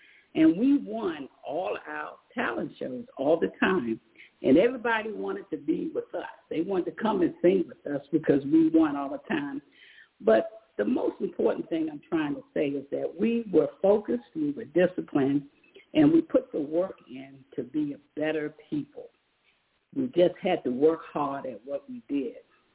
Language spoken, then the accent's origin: English; Washington, District of Columbia, United States; I grew up in the Capitol Hill neighborhood, three blocks from the United States Capitol.